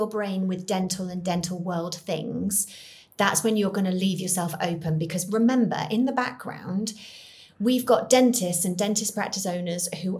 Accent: United Kingdom; In general, I think, being British, we do it.

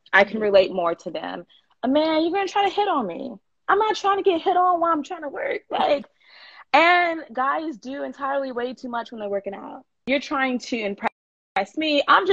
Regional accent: Oakland, California, United States; moved away as an adult; now in Houston, United States; I'm from Cali. So born and raised in Cali, Oakland to be exact. I came to Houston for college and I never left after.

